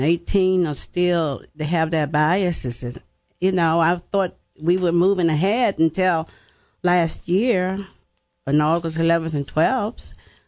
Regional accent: Staunton, Virginia, United States; Well, I actually grew up in Stanton, Virginia, and it was okay.

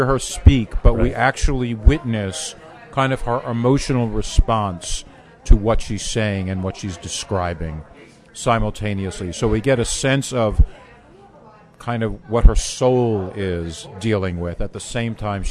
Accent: New York City, New York, United States; born there; I was born in Greenwich Village in New York City.

